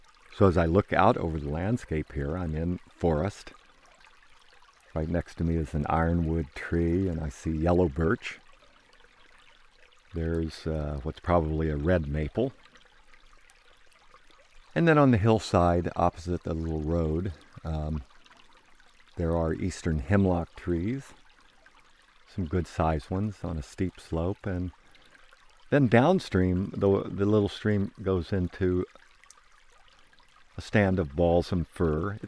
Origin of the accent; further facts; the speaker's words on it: New York, United States; I'm in Shindagan Hollow, not far from my hometown in the Finger Lakes region of upstate New York.